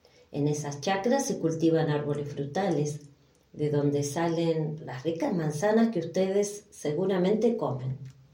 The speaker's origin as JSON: {"language": "Spanish", "region": "Neuquén", "country": "Argentina", "tie": "born there", "said": "Nací en Neuquén, cerca de las chacras, como la que aparece en este libro."}